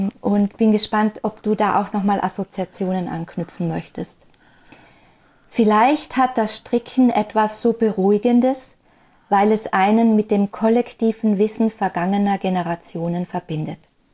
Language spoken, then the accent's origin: German; Carinthia, Austria; Ich bin ja Kärntnerin